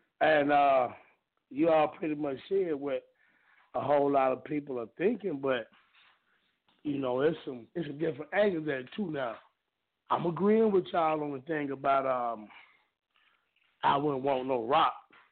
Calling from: Jonesboro, United States; Hey, Frank, this is … from Jonesboro.

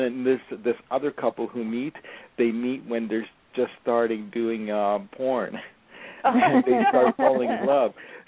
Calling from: Los Angeles, California, United States; I'm calling from Los Angeles.

